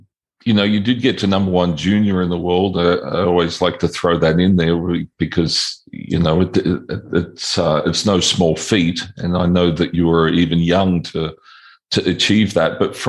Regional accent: Illawarra, New South Wales, Australia; But I grew up in Illawarra where there was over 2,000 juniors.

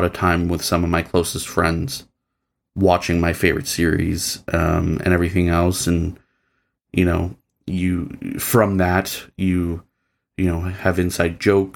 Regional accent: Canada; so I'm Canadian

